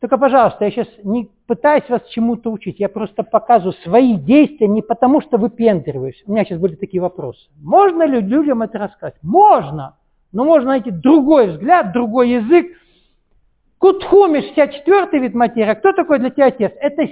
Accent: Kabardino-Balkaria, Russia; Я точно знаю, потому что я вырос в Кабардино-Балкарии

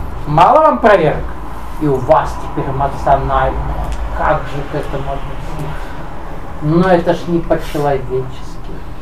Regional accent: Moscow Oblast, Russia; Я же тоже из Подмосковья.

